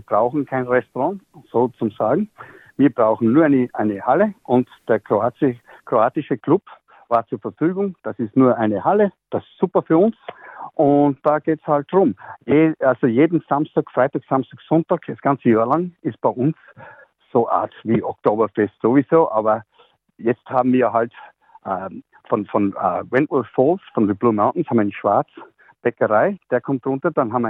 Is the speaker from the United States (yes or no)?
no; Austria; now in Sydney, Australia; Ich bin ein stolzer Österreicher.